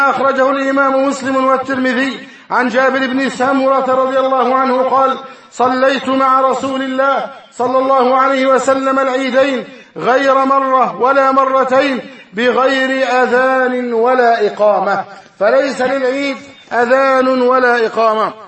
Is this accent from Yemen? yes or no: no; Egypt; اللهم احفظ بلدنا مصر أمنا أمانا، سخاء رخاء، وسائر بلاد المؤمنين